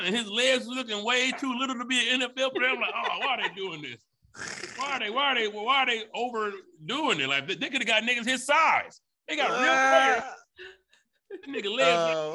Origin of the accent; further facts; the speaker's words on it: Detroit, Michigan, United States; I'm from Detroit, man.